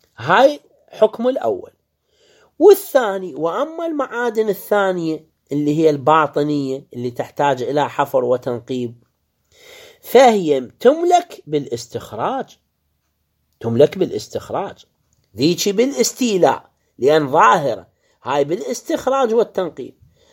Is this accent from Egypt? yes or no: no; Iraq; يسموها عندنا بالعراق الحماد